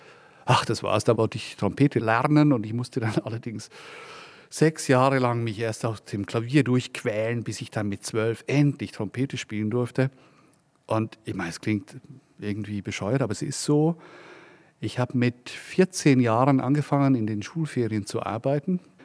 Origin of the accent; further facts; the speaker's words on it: Wollerau, Schwyz, Switzerland; Im Verband in Wollerau, wo ich aufgewachsen bin, heute eine der reichsten Gemeinden, weil dort viele Ausländer ihr Zweitwohnheim betreiben, um Steuern zu sparen, da gehörten wir nicht dazu. Als Protestanten waren wir da ausgeschlossen.